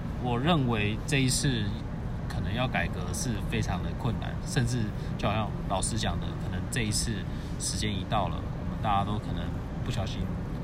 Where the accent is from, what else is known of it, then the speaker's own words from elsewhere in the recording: Hualien, Hualien County, Taiwan; 因为本身我是花莲人，我也认为